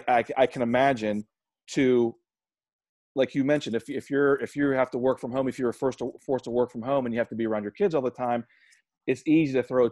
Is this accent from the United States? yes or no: yes; Pittsburgh, Pennsylvania, United States; So I'm from Pittsburgh, right? And you know, this is a sports town.